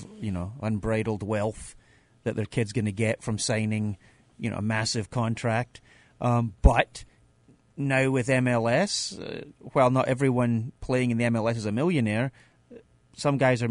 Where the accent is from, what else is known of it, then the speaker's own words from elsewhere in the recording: Glasgow, Scotland, United Kingdom; moved away as an adult; now in United States; I'm originally from Glasgow, Scotland, played soccer my whole life at various levels, from youth to semi-professional. And then when I came to the United States